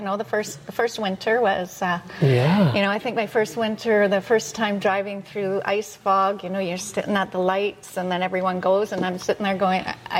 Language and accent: English; British Columbia, Canada; I grew up in the Western Communities.